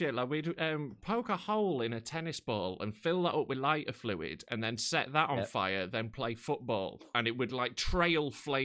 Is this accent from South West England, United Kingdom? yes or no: no; Knaresborough, Yorkshire and the Humber, United Kingdom; there's a castle in my hometown of Knaresborough in North Yorkshire